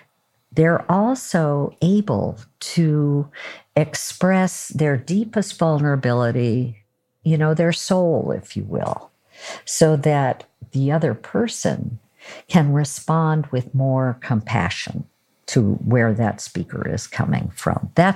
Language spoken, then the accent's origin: English; Oregon, United States; He's from New York. I'm from Oregon. I talk really slowly.